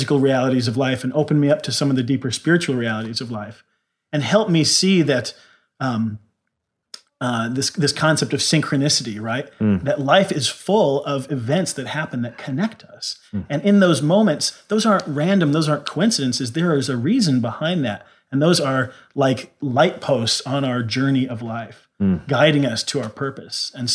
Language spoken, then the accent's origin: English; Indiana, United States; now in Sandpoint, United States; I grew up in the 80s in conservative Midwest Indiana.